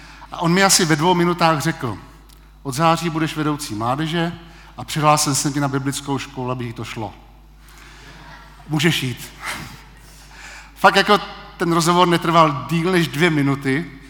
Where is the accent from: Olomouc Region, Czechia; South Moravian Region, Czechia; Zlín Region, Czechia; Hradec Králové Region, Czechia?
Hradec Králové Region, Czechia; Hradec Králové; now in Pardubice, Czechia; rodilý Hradečák se přiženil do pardubického sboru a byl tady pozván, aby tady v Pardubicích vedl mládež